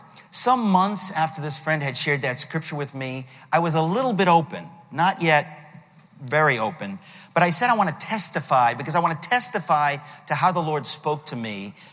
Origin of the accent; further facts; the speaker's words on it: Queens, New York, United States; born there; One was my Greek background. I've joked around many, many times. I was born in Queens. If you're raised by a Greek and a German, it means you will be raised Greek.